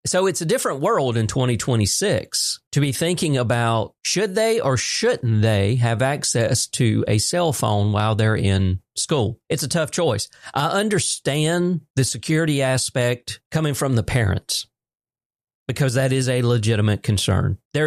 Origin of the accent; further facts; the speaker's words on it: Georgia, United States; We are originally from Ben Hill County, and the short time that they did go through the Ben Hill County school system was very short.